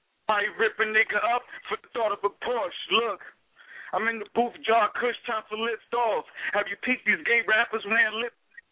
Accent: Union City, New Jersey, United States; I'm from Union City, New Jersey.

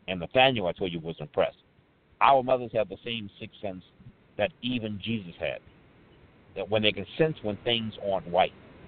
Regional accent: Louisiana, United States; when I was a young boy growing up in Louisiana

